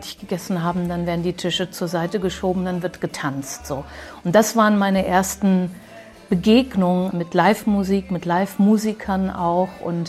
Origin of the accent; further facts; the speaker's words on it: Portugal; also born or lived in Brazil; Ich bin ja in Portugal aufgewachsen, dann waren wir 2 Jahre in Brasilien